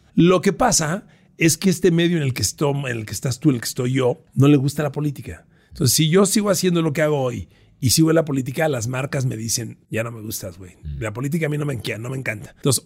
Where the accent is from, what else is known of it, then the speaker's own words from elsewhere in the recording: Ecatepec, State of Mexico, Mexico; Entonces mejor te digo que soy de Catepec, cabrón, que es la neta.